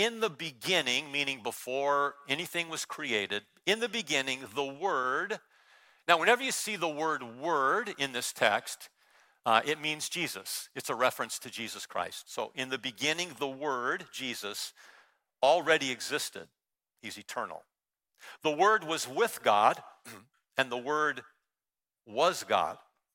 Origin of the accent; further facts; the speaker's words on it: California, United States; I grew up in Southern California. The mountains were about 40 minutes away. The beach was about 30 minutes away.